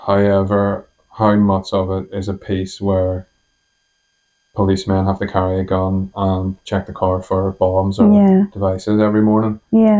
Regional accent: Ireland; But the older I've got, the like, if somebody asks me, I'll tell them I'm Irish.

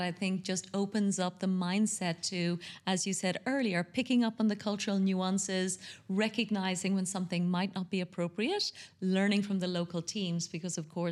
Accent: Ireland; now in United Arab Emirates; And here in the UAE, we're so lucky. I'm from Ireland, you're from Italy, we all speak English.

